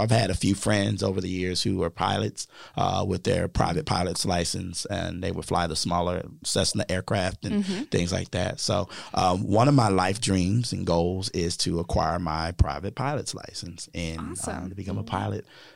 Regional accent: New Castle, Delaware, United States; now in Texas, United States; I am originally from Delaware, the first state, all the way on the East Coast, Newcastle, Delaware, born and raised. And I moved to Texas in 2007 just for a change of scenery.

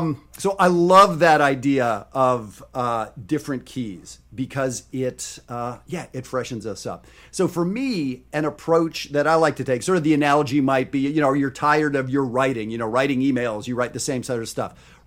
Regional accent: Canada; No, see, I'm Canadian. Like I'm probably the meanest Canadian out there. But I did marry a Texan

